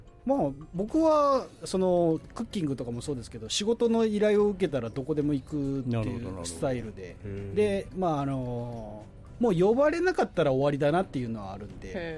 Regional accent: Nagasaki, Japan; で僕もその長崎出身の人間だったんで、修行時代まかない作るときに、やっぱちゃんぽん皿うどん言われますよね

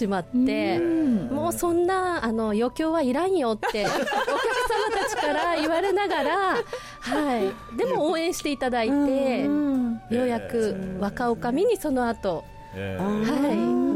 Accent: Obama, Fukui, Japan; もともと私があのオバマ出身ということもあって

